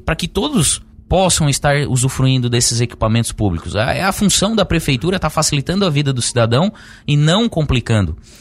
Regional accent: Lauro Muller, Santa Catarina, Brazil; eu sou de Lauro Miller, eu nasci aqui, então eu cresci aqui, tive que sair para estudar, mas eu moro aqui, eu tenho a minha família aqui

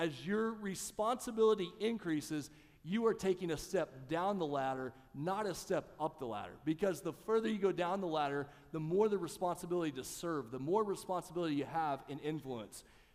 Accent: Oklahoma, United States; The little church that I grew up in Southwest Oklahoma, little, small, rural Southern Baptist church.

